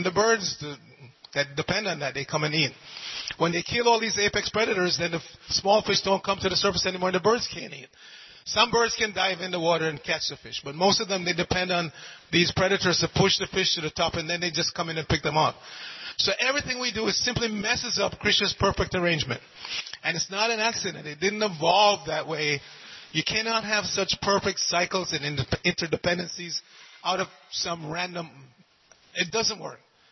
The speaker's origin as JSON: {"language": "English", "country": "Jamaica", "tie": "born there", "said": "I'm 66 now, when I was young, at least in my country where I was born in Jamaica"}